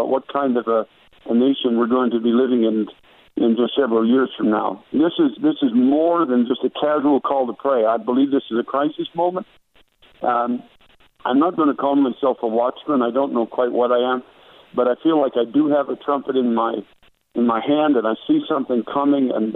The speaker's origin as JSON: {"language": "English", "country": "Canada", "moved": "yes", "lives_now": "New York City, United States", "said": "I came here from Canada in 1994 to work with David Wilkerson in New York City."}